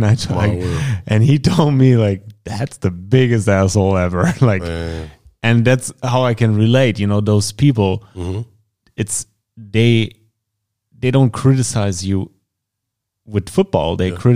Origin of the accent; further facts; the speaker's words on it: West Germany, Germany; And then the first time the defensive coordinator saw me, he asked me if I'm from East or West Germany.